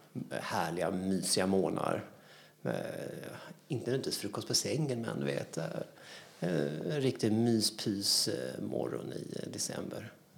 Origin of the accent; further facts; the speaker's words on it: Gothenburg, Västra Götaland County, Sweden; Som gammal göteborgare, vet du, så ligger de varmt om hjärtat.